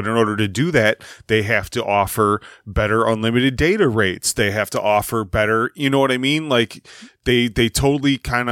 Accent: Midwest, United States; As a Midwesterner, we need to really break you fuckheads into like three states.

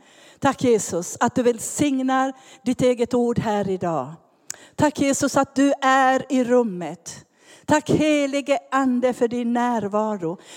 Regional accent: Ostrobothnia, Finland; Så kommer jag från Finland. Jag är finlandssvensk och är född och uppvuxen i Österbotten.

